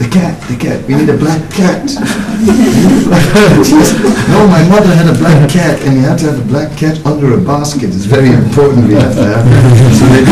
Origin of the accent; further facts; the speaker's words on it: Netherlands; English is a second language; So I'm not from America. So in the Netherlands, we don't have Halloween.